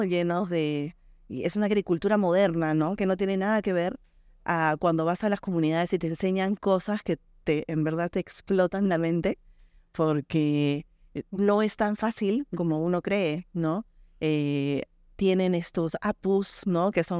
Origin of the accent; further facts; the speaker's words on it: Lima, Peru; born there; now in Sacred Valley, Peru; Nací en Lima, pero el Valle Sagrado pues